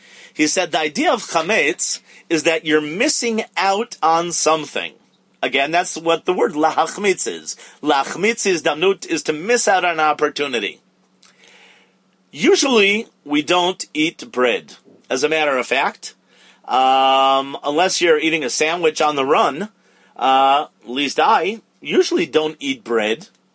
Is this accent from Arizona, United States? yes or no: no; Riverdale, New York, United States; now in Israel; I remember in my shul in Chutz La'aretz, where I was growing up in Riverdale